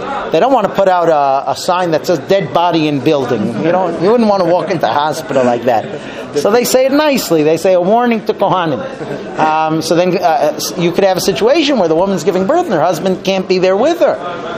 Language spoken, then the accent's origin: English; Muncie, Indiana, United States; When I was growing up in Muncie, it was well known that driving down the street next to the cemetery